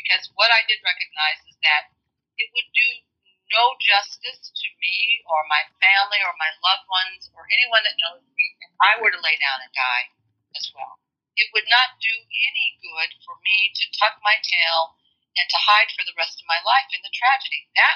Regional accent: Illinois, United States; I grew up in Illinois, and I grew up in an environment where, you know, my parents were very politically active in the civil rights movement.

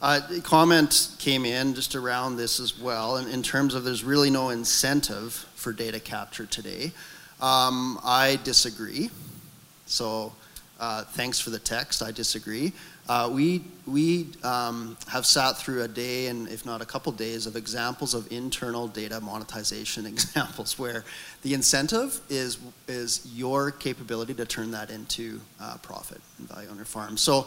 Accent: Alberta, Canada; I'm from Alberta.

